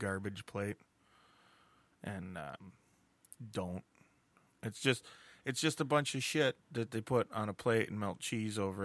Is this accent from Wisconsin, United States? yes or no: yes; Wisconsin, United States; also born or lived in Medina, New York; I was three or four. I don't know. I was a kid. I remember the move.